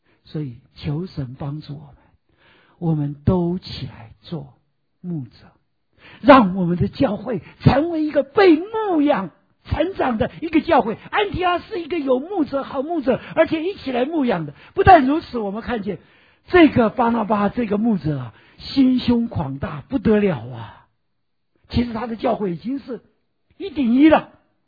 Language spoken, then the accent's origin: Chinese; China; 也许我们从中国来，刚刚信主不久